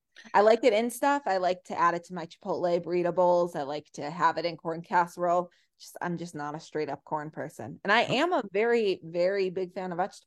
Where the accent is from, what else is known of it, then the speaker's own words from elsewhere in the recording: Chicago, Illinois, United States; because I'm very much from the Chicago area